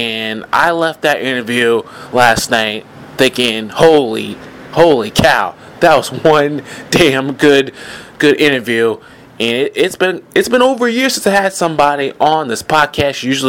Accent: Georgia, United States; I'm from Georgia, so we're going to call him the hometown boy

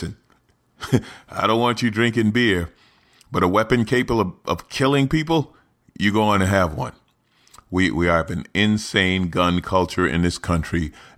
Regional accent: New York, United States; I'm a black man. I'm 50 years old. I didn't grow up in the hood. I grew up in St. Albans, Queens, a black working class neighborhood.

